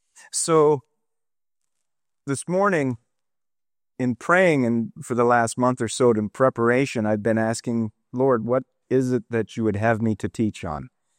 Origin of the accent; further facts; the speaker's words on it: Montana, United States; Originally, I grew up in Montana